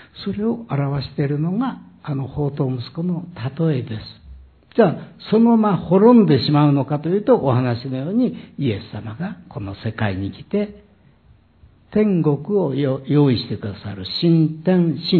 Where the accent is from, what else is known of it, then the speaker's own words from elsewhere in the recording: Takasago, Hyogo, Japan; 私は兵庫県高砂市の出身で、